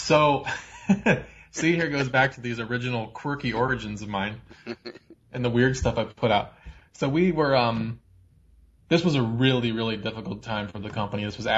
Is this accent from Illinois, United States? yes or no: yes; Chicago, Illinois, United States; Well, I'm from Chicago too, so we heard all about Barack Obama, all the way leading up to this.